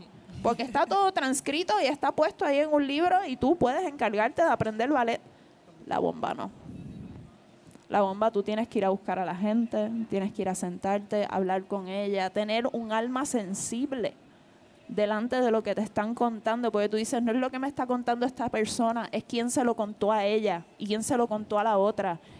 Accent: Puerto Rico; poder reconocernos como puertorriqueñas y puertorriqueños.

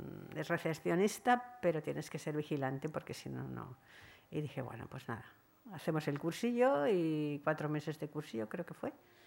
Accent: Catalonia, Spain; soy catalana, he nacido aquí en la Rambla, de una familia trabajadora, luego clase media un poquito alta

